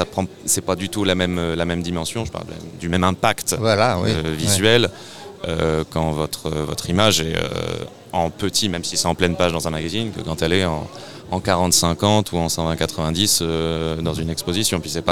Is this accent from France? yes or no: yes; Normandy, France; now in Gers, France; Moi je viens de Normandie, je suis installé dans le Gers depuis 3 ans.